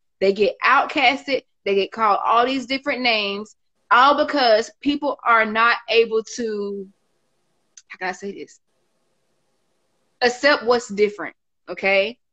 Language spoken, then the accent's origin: English; Dublin, Georgia, United States; even though I am from Dublin